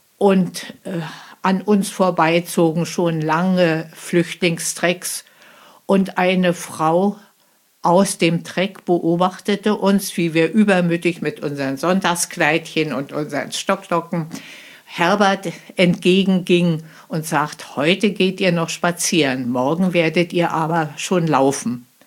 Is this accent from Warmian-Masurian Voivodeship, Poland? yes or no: no; Pomeranian Voivodeship, Poland; moved away; Und haben dann auch sofort unsere Koffer gepackt und wollten zurück nach Pommern. Wir sind ja aus Pommern geflohen oder mussten fliehen.